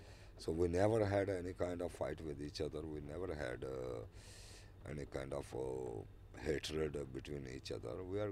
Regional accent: Pakistan; I'm from Pakistan.

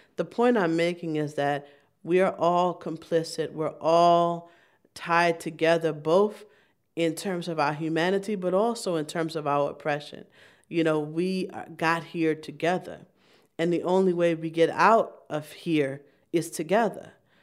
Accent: United States; I was the only one who couldn't understand anything that was going on because I was from the United States.

